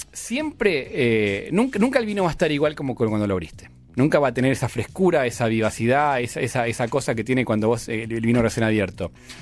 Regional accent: Buenos Aires, Argentina; el jugo nefasto que yo tomaba cuando era chico en Flores, en la plaza, con los muchachos

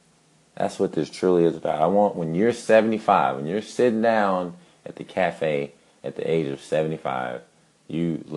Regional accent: Dallas, Texas, United States; also born or lived in New York; I'm from Dallas, Texas. I'm born and raised in Dallas, Texas. I spent 4 years in New York for college

